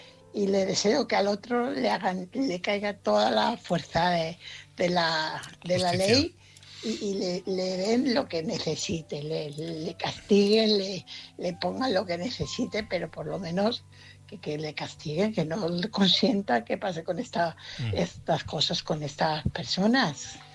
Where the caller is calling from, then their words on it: Fuenlabrada, Community of Madrid, Spain; corresponsal de Fuenlabrada.